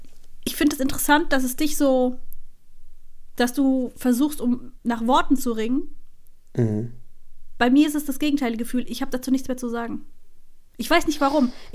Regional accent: Baden-Württemberg, Germany; ich komme aus Baden-Württemberg auch, aber nicht aus Schwaben.

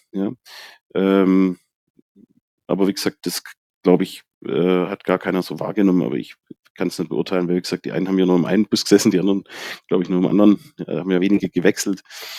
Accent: Baden-Württemberg, Germany; Bei uns in Baden-Württemberg ist das eher dann komisch

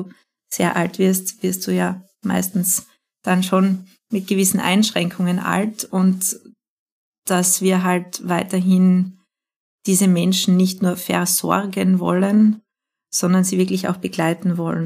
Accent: Styria, Austria; Steiermark ist ja bekannt für sehr gute Kulinarik. Ich bin ja selber Steirerin.

